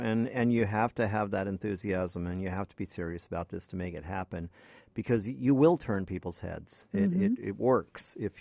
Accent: Ledyard, Connecticut, United States; And I grew up down in Ledyard, so I was very aware of that.

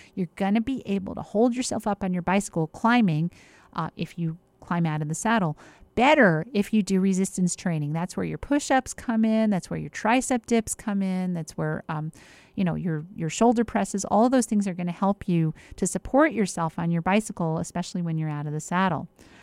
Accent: New Jersey, United States; I grew up in New Jersey, and I think New Jersey is far enough south that you find that it gets hot enough that most people get in the water.

